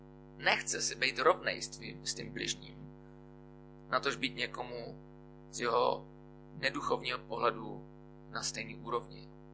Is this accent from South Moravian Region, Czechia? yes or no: no; Prague, Czechia; A říkám, no já jsem jako z Prahy, já jsem tam, a on, jako jak slyšel, že jsem z Prahy, se teda omlouvám, prostě jsem se v Praze narodil